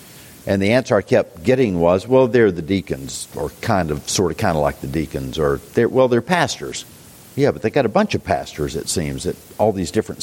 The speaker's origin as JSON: {"language": "English", "town": "Gadsden", "region": "Alabama", "country": "United States", "tie": "born or raised there", "said": "I grew up in Gadsden, Alabama. I didn't know any Presbyterians."}